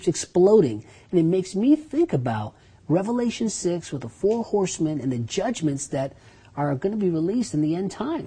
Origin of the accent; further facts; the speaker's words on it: United States; As an American Christian, as an American, we have to view this in terms of in the context of our Constitution.